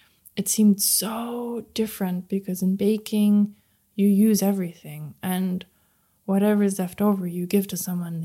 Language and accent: English; Berlin, Germany; Growing up in Berlin in the 90s, I wouldn't really want to identify with the word of innocent.